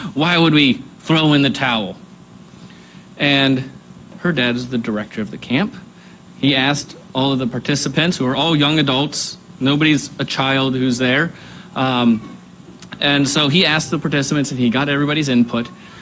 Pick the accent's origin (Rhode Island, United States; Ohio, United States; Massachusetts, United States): Ohio, United States; And I grew up in Ohio. I know what cold is, right?